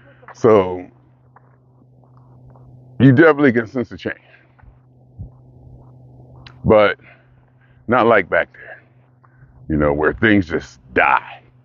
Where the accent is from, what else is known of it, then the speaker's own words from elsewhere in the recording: Ohio, United States; More because I grew up in Ohio, industrial town, work, play hard